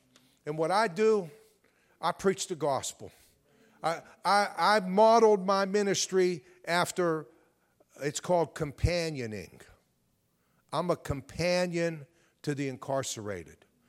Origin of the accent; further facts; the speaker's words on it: Aliquippa, Pennsylvania, United States; I grew up in a predominantly African-American section of town in Aliquippa.